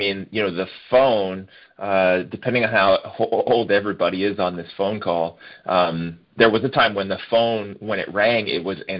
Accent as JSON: {"language": "English", "region": "California", "country": "United States", "tie": "born or raised there", "said": "I live in California, about an hour north of San Francisco. I grew up in the Bay Area. I'm pretty much a West Coast guy."}